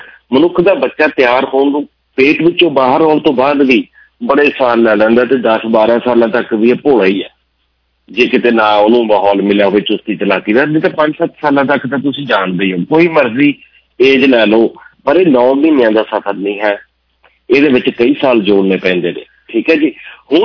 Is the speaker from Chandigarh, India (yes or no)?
no; Bathinda, Punjab, India; accent: Malwai; ਸਾਡੀ ਤਾਂ ਮਾਲਵੇ ਵਾਲੀ ਏ, ਅਸੀਂ ਬਠਿੰਡੇ ਵਾਲੇ ਆ